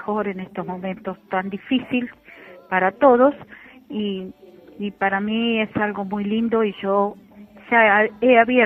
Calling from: General Pico, La Pampa, Argentina; soy de General Pico, La Pampa

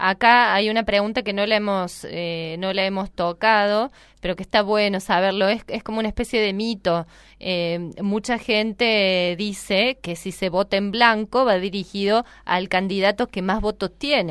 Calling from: Jujuy, Argentina

